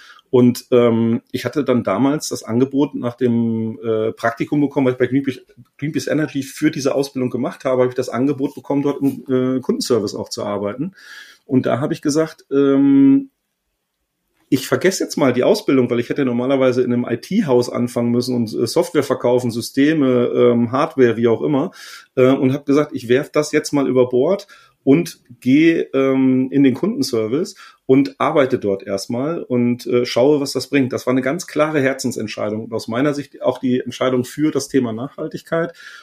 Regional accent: North Rhine-Westphalia, Germany; Also ich komme aus Ostwestfalen, ich bin gebürtiger Ostwestfale und bin erstmal in die Welt. Ich habe in Wiesbaden studiert

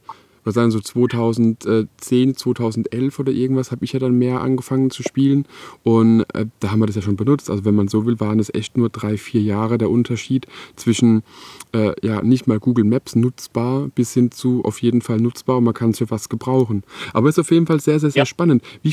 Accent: Kurpfalz, Germany; wo ich eben wohne und auch aufgewachsen bin in der Kurpfalz

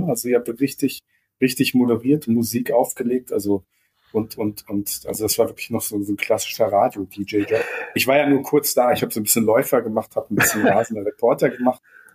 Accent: Germany; Ich bin näher an der DDR-Grenze aufgewachsen. Wir hatten, glaube ich, mehr DDR-Kinder.

